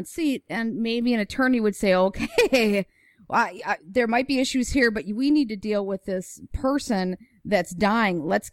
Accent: Minneapolis, Minnesota, United States; I'm from Minneapolis, and as you're aware, there was a big incident here

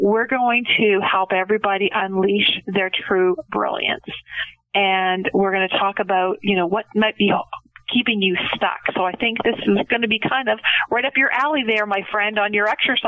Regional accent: Canada; I'm Canadian.

